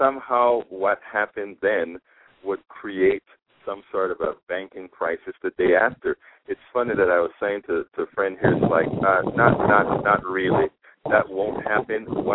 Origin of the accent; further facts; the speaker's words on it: Panama; I am from what folks like to call a third world country. I'm from Panama, Central America.